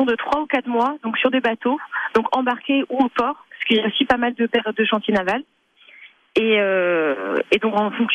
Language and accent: French; Brittany, France; Je viens du Finistère, donc oui, j'avais certainement le pied marin.